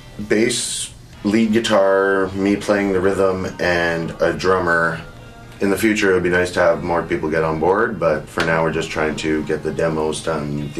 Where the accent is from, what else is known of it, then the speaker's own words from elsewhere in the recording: Ottawa, Ontario, Canada; I was raised in Ottawa, so I came from what's left of a scene there